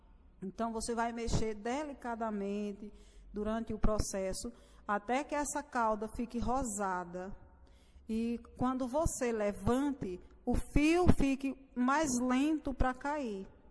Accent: Northeast Region, Brazil; como nós nordestinos da região conhecemos.

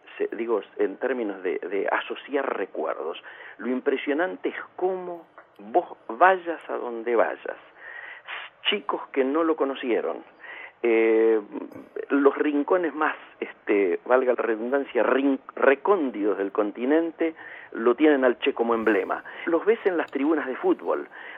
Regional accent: Argentina; me parece que amerita que, digamos, nos enorgullezcamos como argentinos

